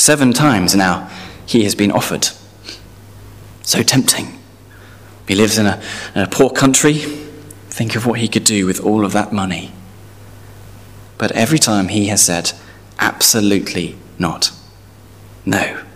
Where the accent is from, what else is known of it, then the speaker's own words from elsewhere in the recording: London, United Kingdom; I could be in London, my hometown.